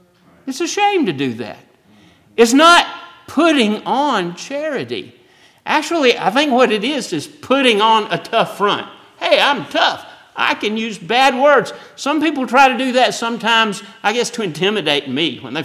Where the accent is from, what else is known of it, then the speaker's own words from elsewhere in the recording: the South, United States; Now, for me, growing up in the South, if somebody was a put on, it means they were fake.